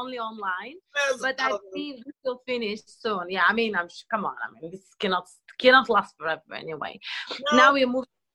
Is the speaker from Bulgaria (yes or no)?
yes; Bulgaria; I'm coming from Bulgaria, as you just said.